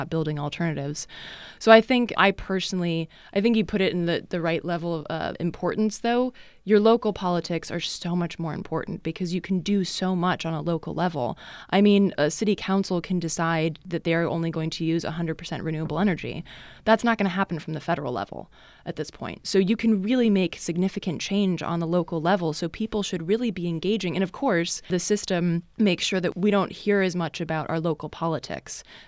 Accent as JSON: {"language": "English", "country": "United States", "said": "I mean, most Americans, and I'm American and Swedish, I'm a dual citizen, but I think most Americans don't have a connection to a radical past, particularly white Americans, which I am."}